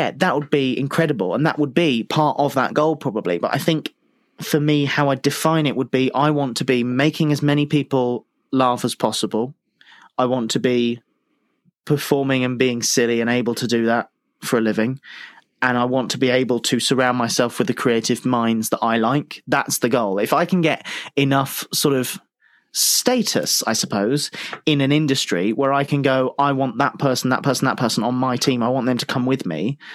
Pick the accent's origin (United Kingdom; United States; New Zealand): United Kingdom; My accent probably did half the work for me. I feel like that the novelty of being a British person really helped me there.